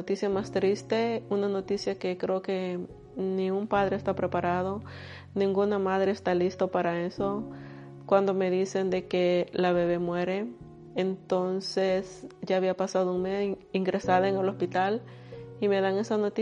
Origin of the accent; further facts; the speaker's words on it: El Salvador; moved away as an adult; now in United States; Soy salvadoreña. En el 2001 llegué a este país con muchos sueños, con muchas metas